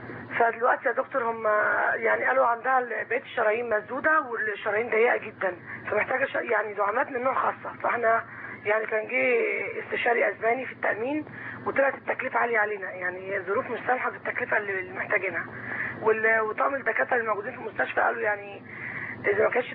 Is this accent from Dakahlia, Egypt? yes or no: no; Cairo, Cairo Governorate, Egypt; احنا من القاهره